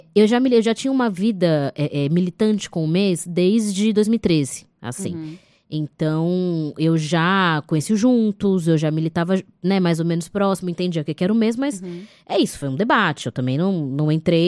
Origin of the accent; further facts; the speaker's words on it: Santos, São Paulo, Brazil; eu nasci em Santos, né, onde minha mãe morou por muitas décadas, apesar de ter nascido em Vitória do Espírito Santo.